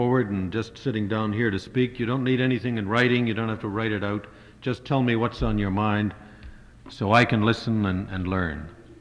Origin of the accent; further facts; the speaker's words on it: Canada; I'm from Canada